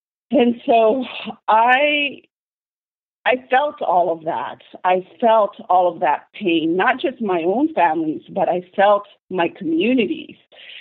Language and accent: English; Manila, Metro Manila, Philippines; now in Los Angeles, United States; I was born in the Philippines, and our economic reality was dire, and we, like many people, came to this country to get a better life. And I went from, you know, Manila slums to inner city Los Angeles